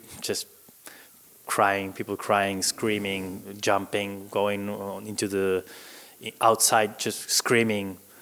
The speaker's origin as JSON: {"language": "English", "region": "Buenos Aires", "country": "Argentina", "said": "All the players from, I'm from Buenos Aires, so they send 3 to 5 players to a club"}